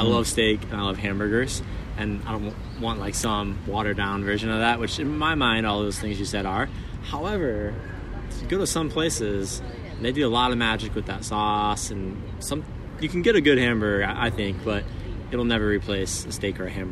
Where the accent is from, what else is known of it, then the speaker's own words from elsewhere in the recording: United States; We're American.